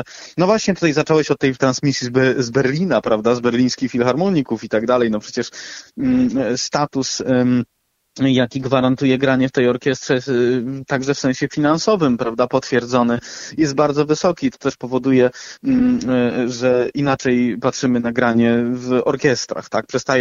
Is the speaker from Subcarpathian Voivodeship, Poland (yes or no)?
no; Cieszyn, Silesian Voivodeship, Poland; bo przywołujesz Cieszyn, czyli moje rodzinne miasto.